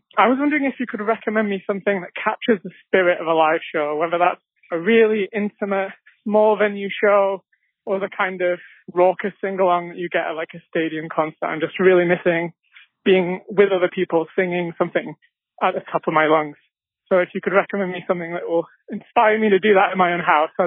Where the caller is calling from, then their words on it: Manchester, North West England, United Kingdom; I'm calling from Manchester, England. Being from a city where we get so much of our energy from live music